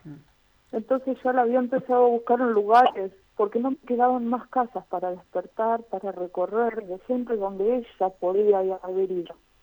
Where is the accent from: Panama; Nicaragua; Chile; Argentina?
Argentina; Los Quirquinchos, Santa Fe; born there; En los Quirquinchos, que era mi pueblo, yo nací allá en los Quirquinchos